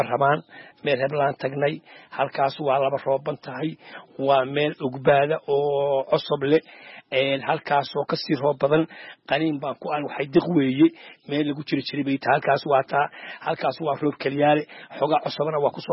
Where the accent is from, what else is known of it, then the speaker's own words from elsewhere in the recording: Wanlaweyn, Lower Shabelle, Somalia; waxaan ku dhashay magaalada buuxooda weli khaasan wuluwul baan ku dhashay halkaasaan kusoo barbaaray